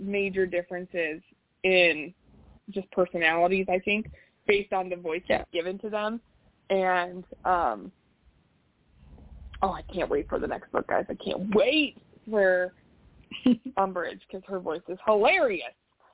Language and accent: English; United States; But I'm American, too, so.